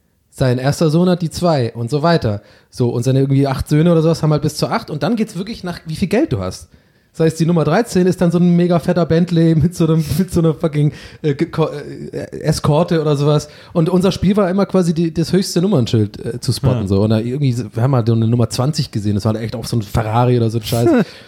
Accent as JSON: {"language": "German", "town": "Tübingen", "region": "Baden-Württemberg", "country": "Germany", "lives_now": "Hamburg, Germany", "said": "Hier in Hamburg sind die Pinneberger auf jeden Fall, es wird immer gesagt, und bei uns in Tübingen waren es immer die Barlinger."}